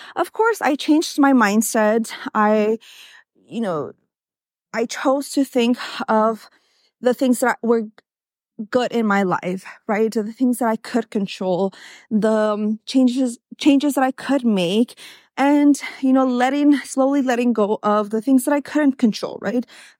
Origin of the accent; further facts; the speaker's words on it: Ixmiquilpan, Hidalgo, Mexico; I was born in Mexico in a little town called Ixmiquilpan Hidalgo. We were very, very, very poor.